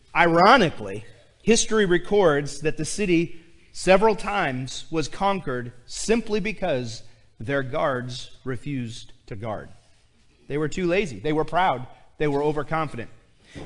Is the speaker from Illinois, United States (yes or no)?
yes; Pittsfield, Illinois, United States; And they learned that I'm from Pittsfield, and they're like, Pittsfield, you guys are a football powerhouse.